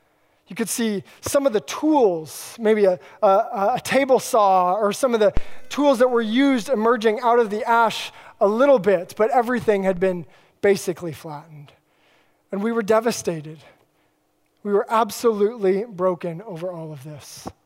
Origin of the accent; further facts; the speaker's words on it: Alaska, United States; Well, I grew up in Alaska and my dad was a cabinet maker.